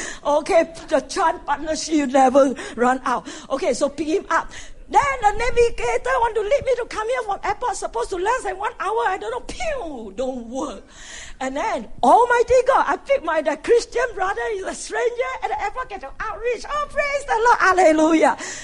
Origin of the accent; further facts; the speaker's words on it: California, United States; English is a second language; And I say, hey, I come from Southern California, Lomina too.